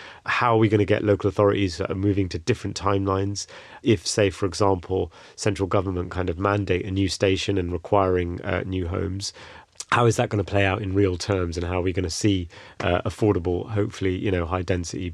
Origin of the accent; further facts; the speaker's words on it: London, United Kingdom; I'm a Londoner, I'm, you know, born and bred here